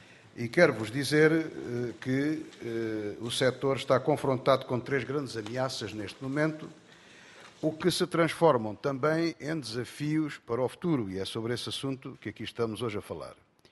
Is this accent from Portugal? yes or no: yes; Alentejo, Portugal; como bom alentejano falo sentado